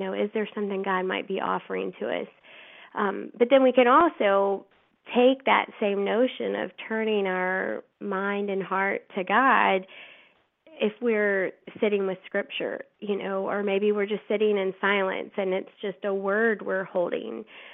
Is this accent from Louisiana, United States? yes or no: yes; Baton Rouge, Louisiana, United States; I learned the examine, like you mentioned, that I'm from Baton Rouge